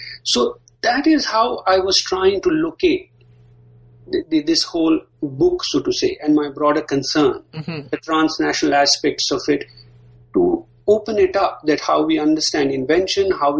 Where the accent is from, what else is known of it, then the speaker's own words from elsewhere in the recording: India; Well, broadly, like growing up in India